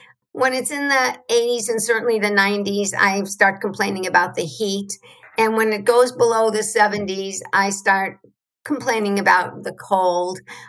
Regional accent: Chicago, Illinois, United States; now in Israel; Well, born and raised in Chicago was during a good time. I lived during good times in Chicago. Always was raised in a Zionist home, in a religious Zionist home, with Israel and what's going on in Israel always being important.

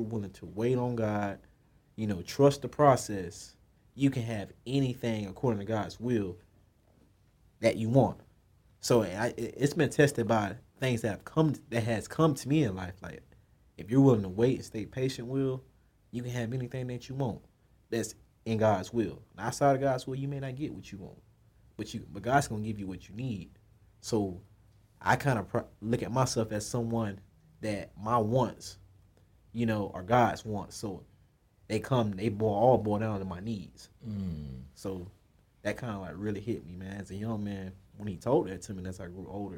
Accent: Florida, United States; It's too many. I come from Florida. They be fraud, man.

